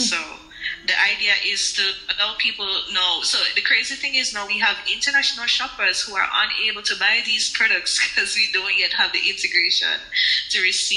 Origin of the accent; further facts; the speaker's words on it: Jamaica; because I'm Jamaican, I can't have or I can't access.